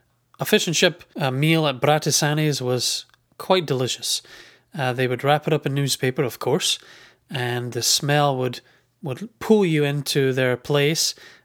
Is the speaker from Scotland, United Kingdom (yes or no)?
yes; Edinburgh, Scotland, United Kingdom; Edinburgh is a big city. I grew up in a suburb of Edinburgh called Gilmerton. For several years, my family lived in a five-storey flat on Morden Park Gardens